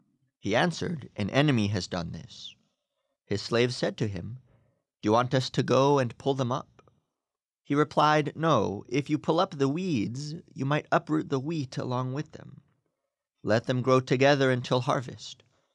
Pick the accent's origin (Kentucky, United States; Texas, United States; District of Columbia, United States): Texas, United States; Robstown; I grew up here locally in Robstown.